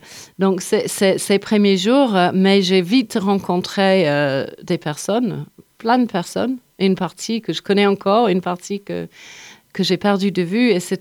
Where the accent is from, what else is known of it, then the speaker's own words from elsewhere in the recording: Yorkshire and the Humber, United Kingdom; moved away as an adult; now in Montpellier, France; j'ai passé plus de ma vie ici qu'en Angleterre maintenant. Parce que ça fait plus de 30 ans que je vis là et que je suis partie de Yorkshire à 18 ans.